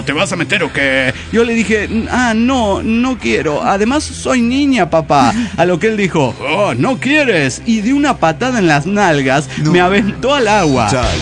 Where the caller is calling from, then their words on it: Golden, Colorado, United States; de Golden, Colorado.